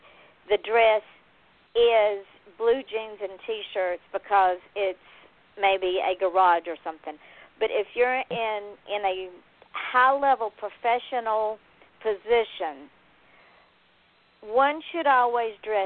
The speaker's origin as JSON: {"language": "English", "region": "Deep South", "country": "United States", "tie": "born or raised there", "said": "I was raised in the Deep South, and I was raised old school."}